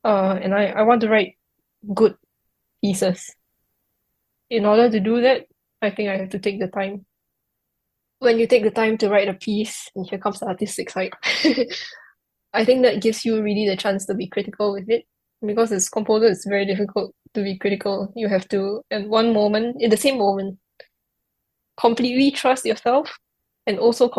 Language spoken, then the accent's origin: English; Singapore; Growing up in Singapore has been so important in so many ways that I'm only just beginning to understand.